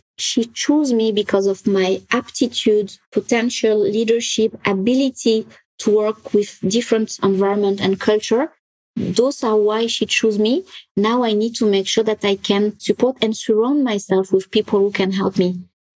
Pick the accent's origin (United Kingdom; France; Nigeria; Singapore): France; English is a second language; moved away as an adult; So Sarah, you know, I'm French. I'm sure you can tell by my accent. Try to hide it, but doesn't work.